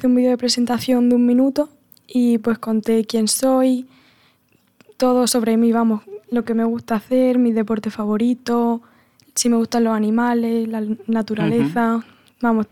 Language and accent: Spanish; Yecla, Region of Murcia, Spain; Soy de Yecla y tengo 15 años